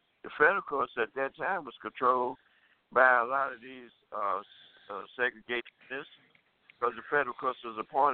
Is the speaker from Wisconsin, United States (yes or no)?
no; Tuskegee, Alabama, United States; in 1956, in my hometown is Tuskegee, Alabama.